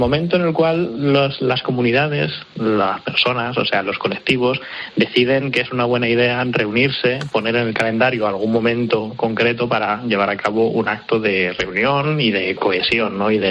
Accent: Siruela, Extremadura, Spain; son ahí en Siruela, pero bueno, Siruela-Badajoz

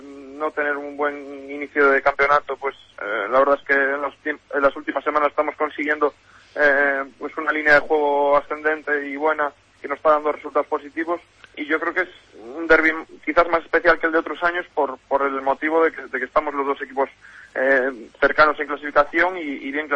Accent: Vigo, Galicia, Spain; Además, siendo vigués, pues qué decir, ¿no?, de ambos clubes.

